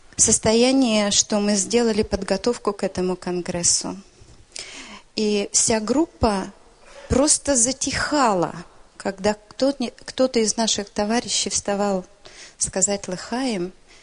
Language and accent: Russian; Jerusalem, Jerusalem District, Israel; Друзья, я из Иерусалима.